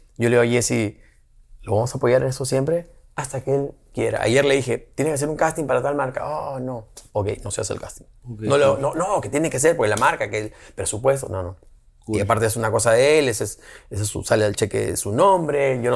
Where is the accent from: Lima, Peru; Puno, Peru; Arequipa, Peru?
Lima, Peru; yo vivo solo desde los 18 años. Mis papás, yo vengo de Lima, de Perú